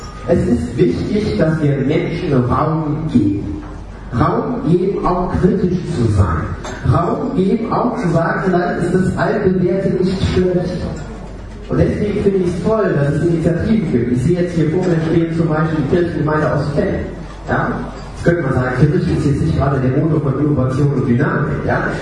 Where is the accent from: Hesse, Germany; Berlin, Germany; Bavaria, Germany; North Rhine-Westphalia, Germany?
North Rhine-Westphalia, Germany; Mönchengladbach; als Oberbürgermeister meiner Heimatstadt Mönchengladbach erreichen.